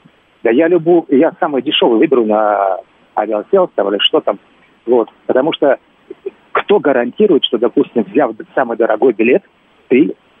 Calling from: Moscow, Russia; Здравствуйте … из Москвы.

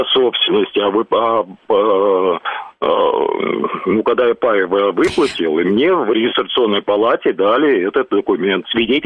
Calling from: Moscow, Russia; Я это из Москвы

